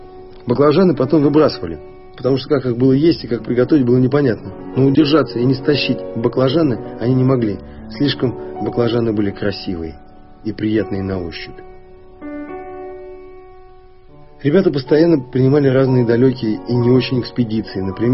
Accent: Siberia, Russia; Когда мы ездили летом к морю, южные люди, дети и взрослые, узнав, что я из Сибири, с почтением спрашивали меня

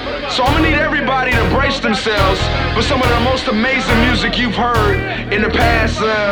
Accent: Los Angeles, California, United States; I'm from Mid-City, Los Angeles, California. I flew out 4,000 fucking miles or some shit like that to do this album.

